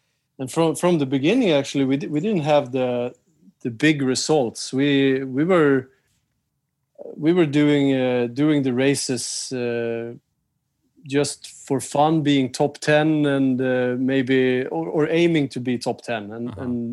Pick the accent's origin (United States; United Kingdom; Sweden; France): Sweden; Stockholm, Stockholm County; English is a second language; I grew up in the southern part of Stockholm, in the archipelago. It's a community that's pretty close to the ocean. But still, as a Swede